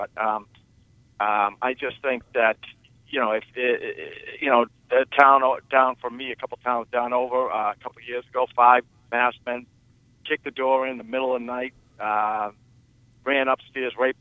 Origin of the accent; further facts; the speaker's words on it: Boston, Massachusetts, United States; Sometimes I call in from Boston, so … I just happen to be in Berkeley today.